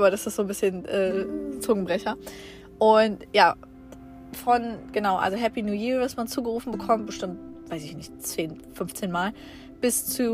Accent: Germany; ja, aber nicht beruflich, ich komme aus Deutschland.

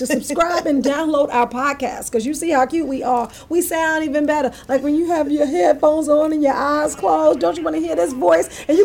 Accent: the South, United States; I'm from the South.

